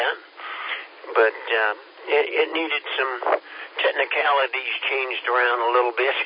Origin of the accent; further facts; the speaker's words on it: Kansas, United States; From what I've heard, I'm from Kansas. We're a little slow, you know.